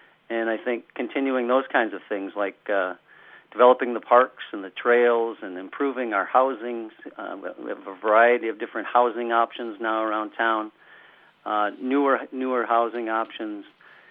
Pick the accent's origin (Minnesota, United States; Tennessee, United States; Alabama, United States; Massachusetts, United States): Minnesota, United States; St. Cloud; I'm from St. Cloud, and so I've bounced back a little bit between the central Minnesota area and the Bemidji area for most of my adult life.